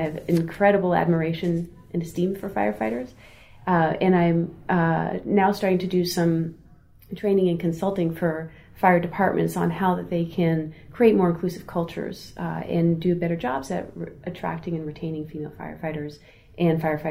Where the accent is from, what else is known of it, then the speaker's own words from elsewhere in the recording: New Jersey, United States; I grew up in New Jersey, and I was selected for something called a governor's school, which was a state-level program.